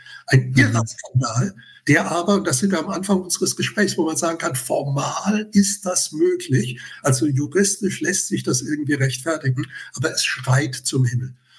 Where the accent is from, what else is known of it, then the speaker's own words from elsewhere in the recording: Ludwigshafen, Rhineland-Palatinate, Germany; Und ich habe das gerade an einem Beispiel in meiner Heimatstadt Ludwigshafen versucht deutlich zu machen